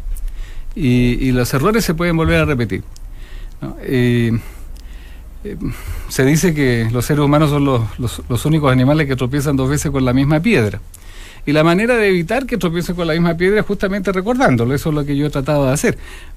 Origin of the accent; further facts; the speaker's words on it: Chile; moved away; also born or lived in Mexico; yo me fui de Chile como muchos chilenos después del golpe militar en 1973 y viví 12 años fuera de Chile, todos ellos en México.